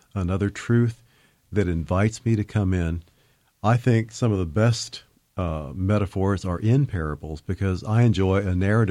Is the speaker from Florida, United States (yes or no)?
yes; Pensacola, Florida, United States; I was minding my own business in downtown Pensacola, which was my hometown. It's in northwest Florida.